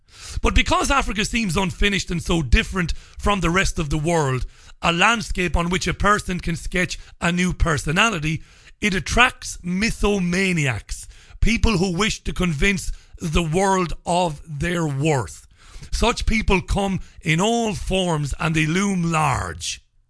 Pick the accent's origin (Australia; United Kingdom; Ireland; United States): Ireland; I know I'm an Irishman.